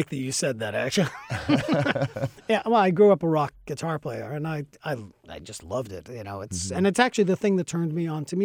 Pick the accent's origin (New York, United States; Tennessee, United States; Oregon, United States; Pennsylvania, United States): New York, United States; I have Italian and U.S. passports. But I grew up in New York in this environment.